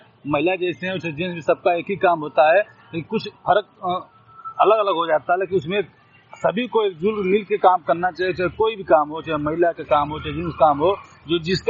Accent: Azamgarh, Uttar Pradesh, India; मैं रहने वाला वाजिमगढ़ का हूं।

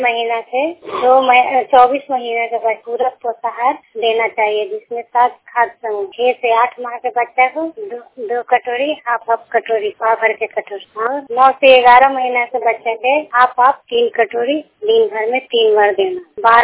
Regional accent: Ekangarsarai, Bihar, India; जिला नरंदा प्रखंड एकांगर पाए के रहने वाली हूँ।

